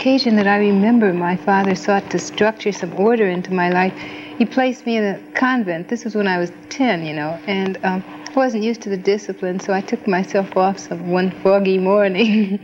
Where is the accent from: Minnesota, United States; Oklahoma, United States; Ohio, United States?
Ohio, United States; Toledo; I grew up in Toledo